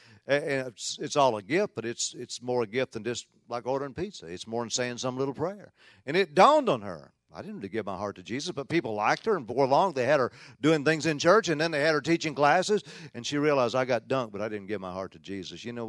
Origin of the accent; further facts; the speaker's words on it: Tennessee, United States; There was a lady in our family, Aunt Ruth was her name, where I grew up in Tennessee.